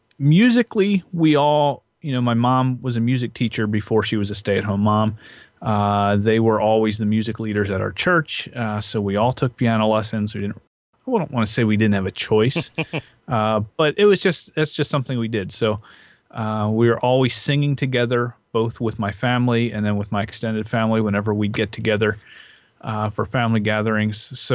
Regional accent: Manheim, Pennsylvania, United States; I grew up in good old Manheim, Pennsylvania, which is right in the middle of Lancaster County.

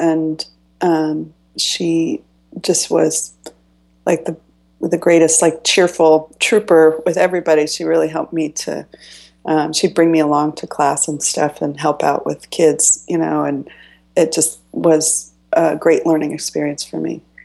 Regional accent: Miami, Florida, United States; No, actually, exactly the opposite. I grew up in Miami, Florida.

